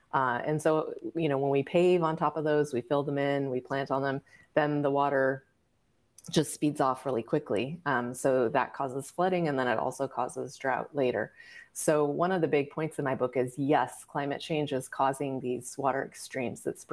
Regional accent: California, United States; I grew up in California, which is arguably the apex of water engineering.

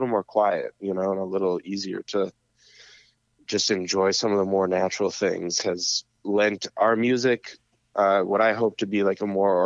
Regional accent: Duluth, Minnesota, United States; growing up in Duluth for us associates itself with the music

